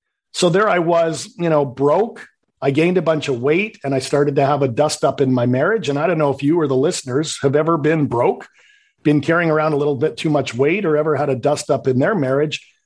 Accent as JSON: {"language": "English", "country": "Canada", "tie": "born or raised there", "said": "growing up in Canada"}